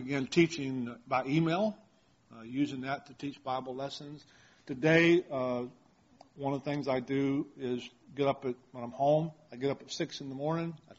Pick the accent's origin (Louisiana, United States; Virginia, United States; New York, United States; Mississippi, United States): Mississippi, United States; accent: Southern; also born or lived in Alabama; now in Colorado, United States; even though I'm from Colorado, I was born in the South, spent the first 32 years in Mississippi and Alabama.